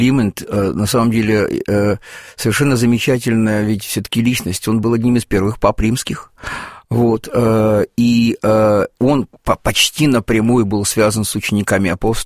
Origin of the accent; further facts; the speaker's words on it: Kyiv, Ukraine; потому что я ведь из Киева родом, в мои юные годы лавра была, собственно, музеем